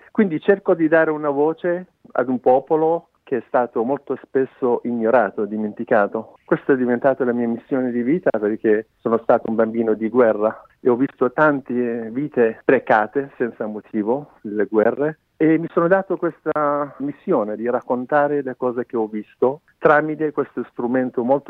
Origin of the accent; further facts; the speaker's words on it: Iranian Kurdistan, Iran; moved away; quando ero bambino, in Kurdistan iraniano. Anch'io sono stato in una città assediata